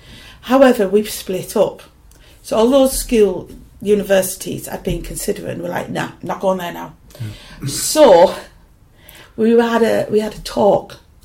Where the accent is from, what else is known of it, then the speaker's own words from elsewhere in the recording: Newton Aycliffe, North East England, United Kingdom; I'm from Newton Aycliffe, where I live now. Yeah. We moved back home.